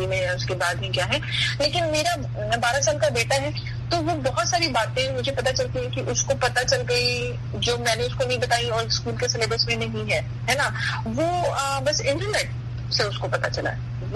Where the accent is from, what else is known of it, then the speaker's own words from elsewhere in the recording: India; میں تو انڈیا میں بڑی ہوئی ہوں تو میں وہاں کے بارے میں بات کر سکتی ہوں